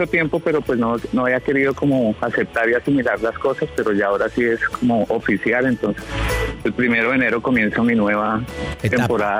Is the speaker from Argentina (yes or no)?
no; Bogotá, Colombia; De Colombia, sí, señor, de Bogotá.